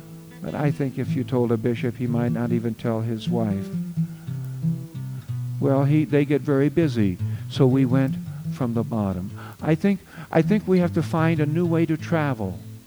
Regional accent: Beatrice, Nebraska, United States; One is Beatrice, Nebraska. It's my hometown, but that's where I was born.

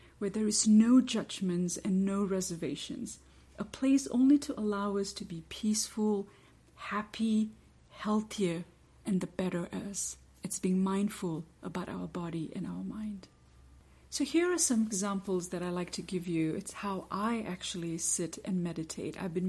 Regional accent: Kansas City, Missouri, United States; I know that's a mouthful. I'm from Kansas City.

